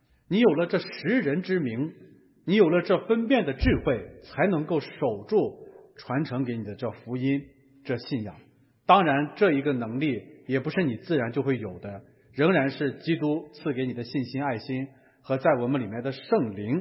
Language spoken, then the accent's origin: Chinese; China; 你知道哈，我们中国人有一个特点，我们一般来说愿意给人留几分面子。